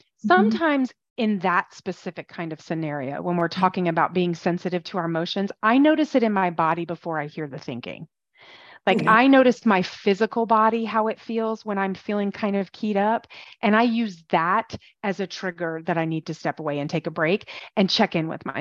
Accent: Midwest, United States; I say I'm from the Midwest, but I graduated high school in the Midwest

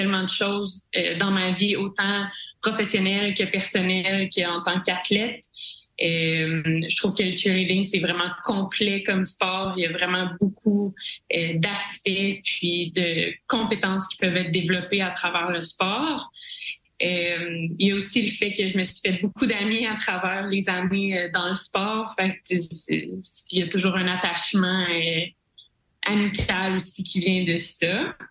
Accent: Granby, Quebec, Canada; also born or lived in Saint-Hyacinthe / Ottawa; now in Sherbrooke, Canada; En fait, moi, je suis née à Saint-Hyacinthe, j'ai grandi à Granby, j'ai fait mon université à Ottawa, puis je suis rendue à Sherbrooke, fait que je me promène beaucoup. J'ai 29 ans

